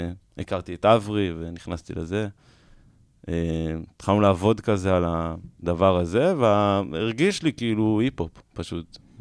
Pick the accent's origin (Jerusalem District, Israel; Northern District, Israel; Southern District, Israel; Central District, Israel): Jerusalem District, Israel; Jerusalem; אז גדלתי כאילו בירושלים בסצנות האלה, כאילו.